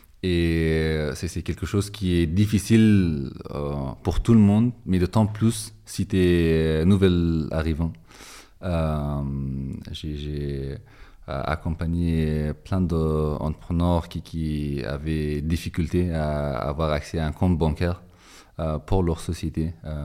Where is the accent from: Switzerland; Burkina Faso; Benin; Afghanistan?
Afghanistan; Kabul; now in France; Je suis originaire de Kaboul. Et ça fait un peu près 7 ans que j'habite en France.